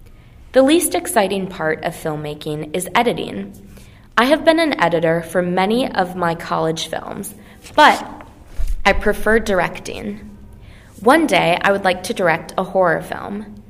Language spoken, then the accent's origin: English; Edina, Minnesota, United States; I'm from Edina, Minnesota, and I'm 23 years old.